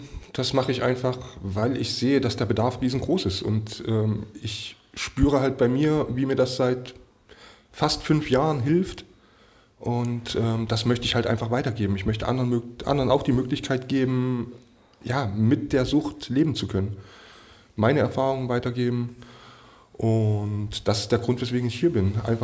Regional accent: Göttingen, Lower Saxony, Germany; ich komme aus Göttingen

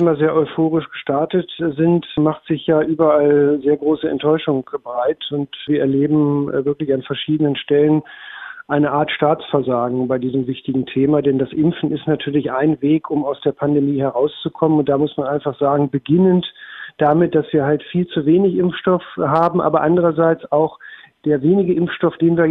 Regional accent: Lower Saxony, Germany; ich komme aus dem Landkreis Northeim

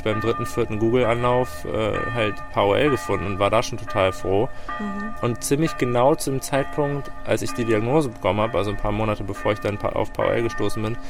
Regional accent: Bremen, Germany; Und ich bin aus Bremen, ich habe 2 Kinder und bin verheiratet

